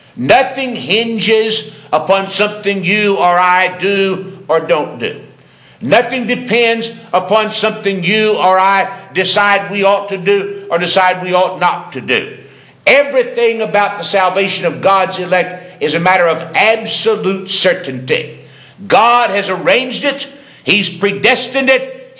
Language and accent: English; Danville, Kentucky, United States; He said, Where are you from? I said, Danville, Kentucky.